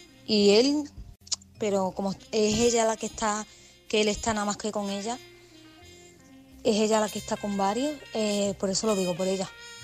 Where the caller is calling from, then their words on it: Málaga, Andalusia, Spain; de Málaga.